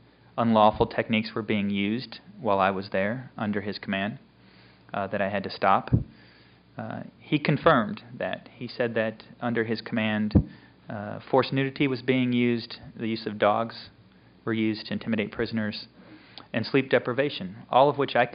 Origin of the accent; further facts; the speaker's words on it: United States; I want to issue you a formal apology for me as an American